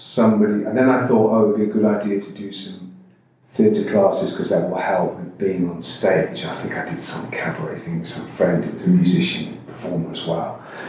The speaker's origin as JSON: {"language": "English", "region": "South West England", "country": "United Kingdom", "tie": "born or raised there", "said": "I grew up in Cornwall for my teenage years"}